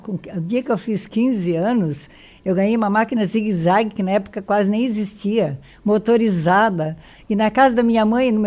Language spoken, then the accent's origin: Portuguese; Palmeiras do Meio, Santa Catarina, Brazil; born there; Eu sou natural do município de Uruçanga, mas eu nasci em Palmeiras do Meio.